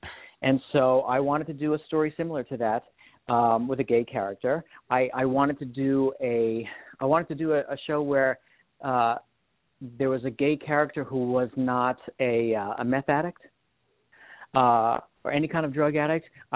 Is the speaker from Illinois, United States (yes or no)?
no; New York City, New York, United States; I grew up in the Bronx, New York. And when I was growing up in the 70s, my favorite show was Rhoda.